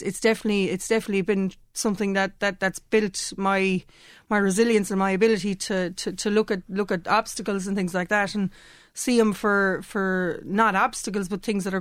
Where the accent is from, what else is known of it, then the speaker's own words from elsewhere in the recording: Ireland; I mean, I qualify it by virtue of being Irish